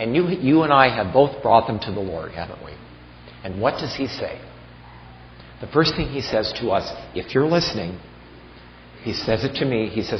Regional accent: Los Angeles, California, United States; Now, I'm from Los Angeles, and I met one person who lived in Beverly Hills.

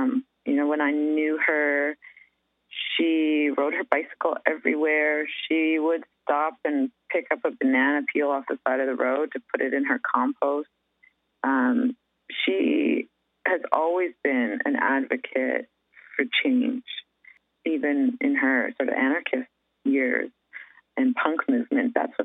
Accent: Vancouver, British Columbia, Canada; I think definitely growing up in Vancouver and being close to nature

